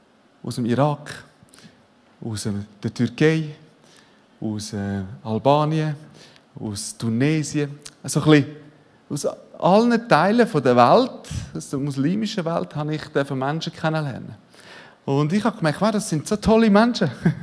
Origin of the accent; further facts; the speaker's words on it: Zurich, Switzerland; Ich bin im Zürich-Oberland aufgewachsen.